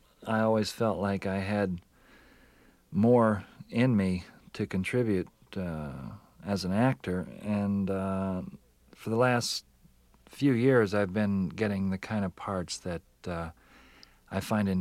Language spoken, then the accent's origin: English; Houston, Texas, United States; accent: Texas; now in California, United States; I'm originally from Houston, and when I first came out to California, I had a really thick Texas accent, and that immediately categorized me as a country-flavored actor.